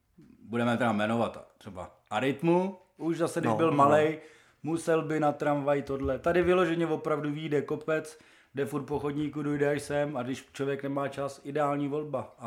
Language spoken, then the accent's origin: Czech; Prague, Czechia; No, tak odmala. Já jsem vyrůstal na Smíchově a volba byla jasná.